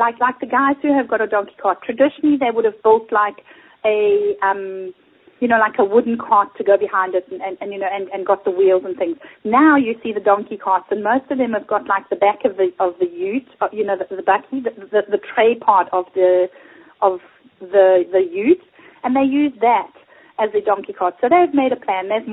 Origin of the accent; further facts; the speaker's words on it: South Africa; even though I came from South Africa.